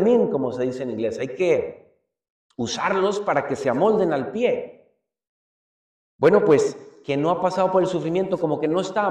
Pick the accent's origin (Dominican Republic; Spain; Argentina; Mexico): Mexico; Guadalajara, Jalisco; now in New York, United States; Estuve esta semana en mi tierra natal, en Guadalajara, porque fui a sacar unos estudios médicos.